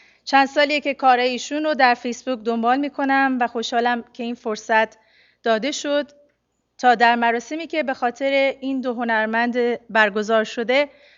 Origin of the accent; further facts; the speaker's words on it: Iran; من هم به عنوان یک ایرانی یهودی